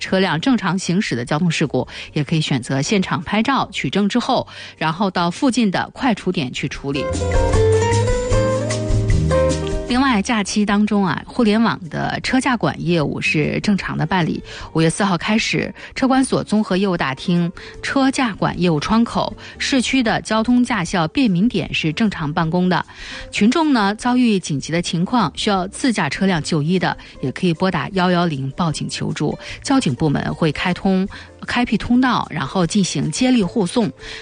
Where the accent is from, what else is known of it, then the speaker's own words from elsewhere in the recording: Lianyungang, Jiangsu, China; 我们即使到外地啊，就代表我们连云港嘛，我们到外地，我们到国外就代表我们中国人嘛